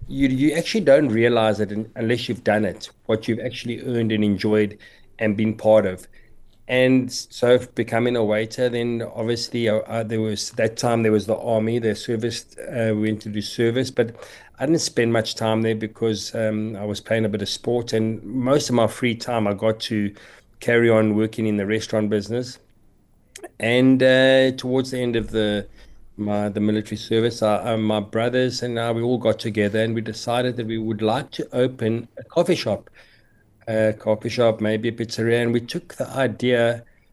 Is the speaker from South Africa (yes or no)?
yes; Randburg, Gauteng, South Africa; It was in the south, I was from Randburg.